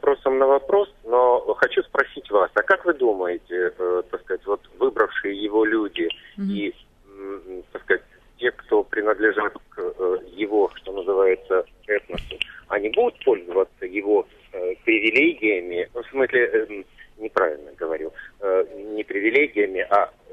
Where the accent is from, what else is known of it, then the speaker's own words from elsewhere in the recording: Moscow, Russia; Я коренной москвич, уже в возрасте.